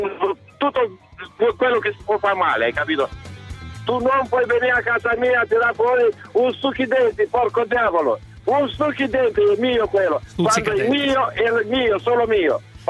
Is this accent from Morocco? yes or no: no; Romania; Italian is a second language; now in Italy; Sono romeno.